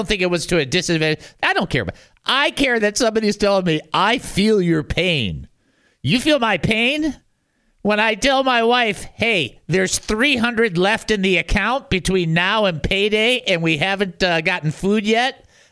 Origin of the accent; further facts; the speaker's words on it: Detroit, Michigan, United States; I'm from Detroit just like you are. No, you're not. And they don't talk that way. We talk hockey.